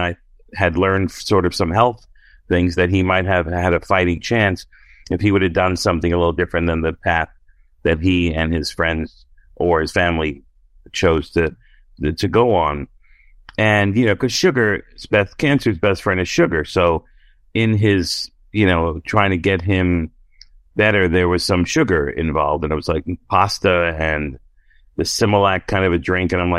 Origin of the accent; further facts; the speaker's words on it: Brooklyn, New York, United States; And I'm like, oh yeah, I'm from Brooklyn.